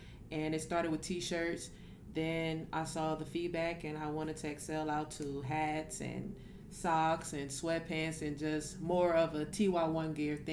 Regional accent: Wilmington, North Carolina, United States; now in Atlanta, United States; I'm from Wilmington, North Carolina, graduated from James Madison University, and now, like Swin said, I'm an ATL resident.

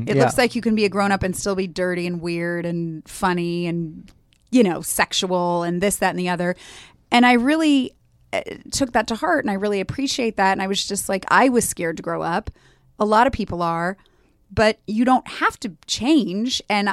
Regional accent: Los Angeles, California, United States; I grew up in LA.

